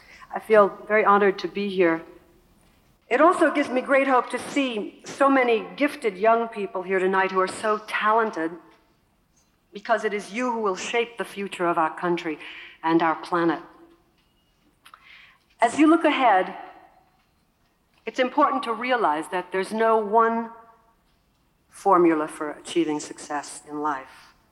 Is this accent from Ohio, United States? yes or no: no; Brooklyn, New York, United States; When I was very young, growing up in Brooklyn, I remember setting goals for myself and visualizing my future.